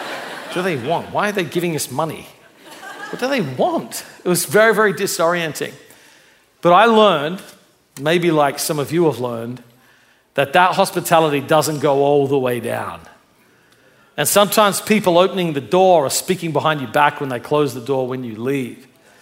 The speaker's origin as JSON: {"language": "English", "country": "Australia", "tie": "born or raised there", "said": "Very different than where I grew up in Australia, which I would just call basically violence."}